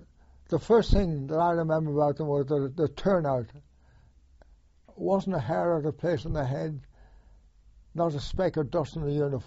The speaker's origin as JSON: {"language": "English", "country": "Ireland", "said": "I thought, well, I'm an Irishman."}